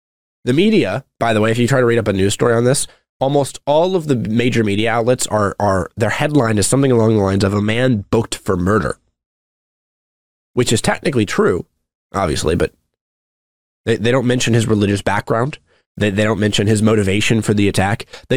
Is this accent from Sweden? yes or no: no; Texas, United States; As a Texan, I had zero concerns.